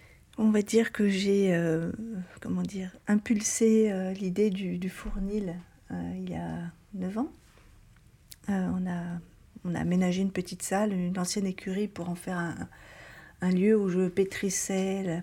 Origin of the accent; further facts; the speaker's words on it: Montreuil-sous-Bois, Île-de-France, France; born there; Je suis née à Montreuil-sous-Bois, donc rien à voir avec la Seine-et-Marne. Et puis, ben, mes parents ont acheté un pavillon par ici